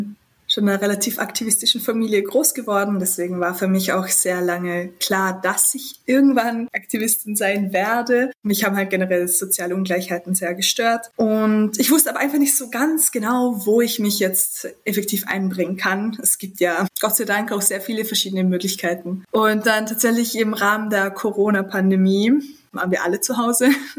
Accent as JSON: {"language": "German", "region": "Vorarlberg", "country": "Austria", "tie": "born or raised there", "moved": "as an adult", "lives_now": "Vienna, Austria", "said": "bald jetzt 23 Jahre alt. Ich bin aufgewachsen in Vorarlberg, in diesem ganz kleinen Zipfelchen in Österreich, an der Grenze zur Schweiz, und bin dann mit 18 Jahren nach Wien gezogen, um dort Soziologie zu studieren."}